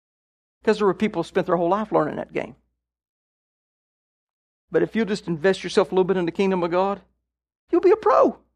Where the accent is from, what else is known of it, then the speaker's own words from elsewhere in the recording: Kansas, United States; all my life, I grew up in Kansas. You know, when I was young, it was all about the pioneers settling Kansas.